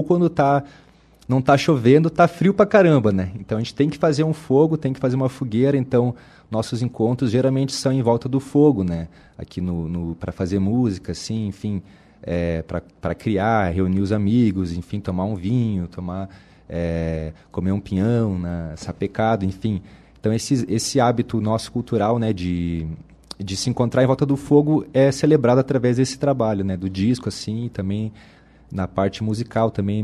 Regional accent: Curitiba, Paraná, Brazil; é uma música que fala um pouquinho sobre o que eu vivi como curitibano também, né? Digamos assim, indo nos parques de Curitiba à noite e tal, para fazer música

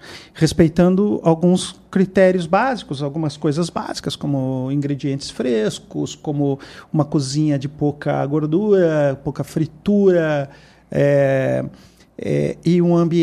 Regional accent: Curitiba, Paraná, Brazil; eu sou curitibano mesmo, né? Daqueles que tomavam banho no Rio Belém.

